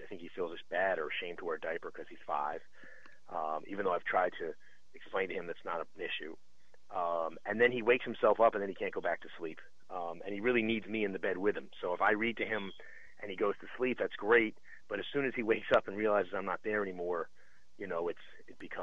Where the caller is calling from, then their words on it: Sarasota, Florida, United States; I'm calling from Sarasota, Florida.